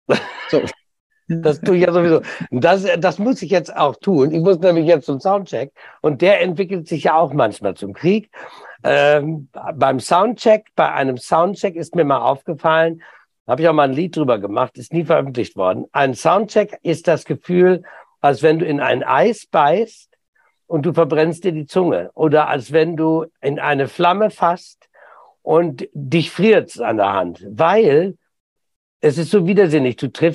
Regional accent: Germany; deshalb bin ich ein stolzer Deutscher.

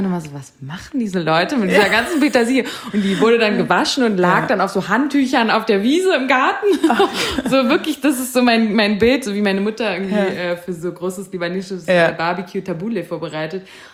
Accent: Bayreuth, Bavaria, Germany; ich komme aus Bayreuth

